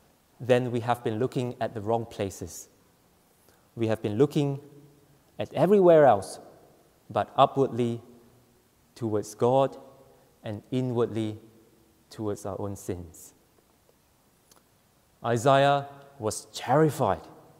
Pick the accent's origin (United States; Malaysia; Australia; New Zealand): Malaysia; Where I grew up in Malaysia, I always look forward to the durian season.